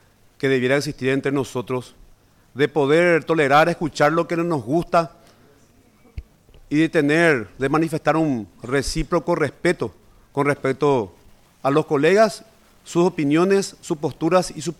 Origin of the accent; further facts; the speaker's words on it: Paraguay; realmente contento como paraguayo, como colorado